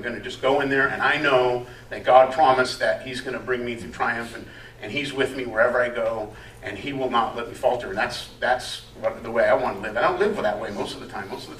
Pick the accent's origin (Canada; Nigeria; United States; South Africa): United States; part of being an American is that we need to know our rights so that we can say, hey, these are my rights